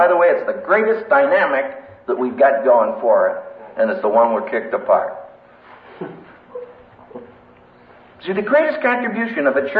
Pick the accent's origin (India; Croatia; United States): India; And as an Indian, what an experience. We had a pastor's conference outside of the state of Assam, one of the communist-controlled states